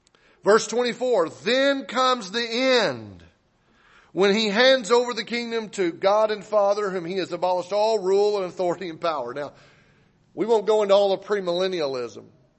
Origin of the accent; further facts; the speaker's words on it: Arkansas, United States; Now, I'm from Arkansas, but I may be a little slow, but I can get that one.